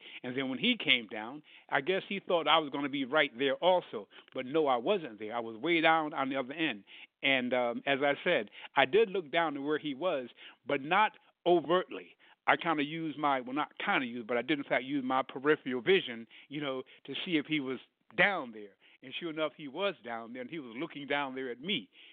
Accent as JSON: {"language": "English", "region": "New York", "country": "United States", "tie": "born or raised there", "also_born_or_lived": "Berlin, Germany", "said": "I always say that I grew up in New York and Berlin, Germany, because I had a serious awakening."}